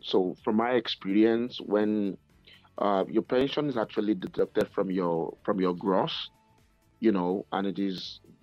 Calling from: Edmonton, Alberta, Canada; Yeah, I'm calling from Edmonton in Canada.

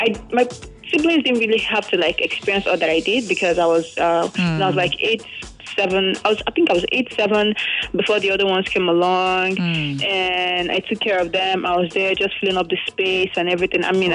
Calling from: Lagos, Nigeria; I'm calling from Lagos. I'm calling from Isola.

